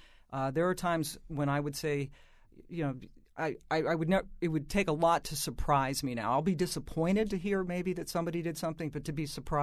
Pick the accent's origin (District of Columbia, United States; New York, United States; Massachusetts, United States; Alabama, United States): District of Columbia, United States; Washington; Because in Washington, I grew up in Washington, and I think everybody, not everybody, but it was not a big secret that Jerry Smith was gay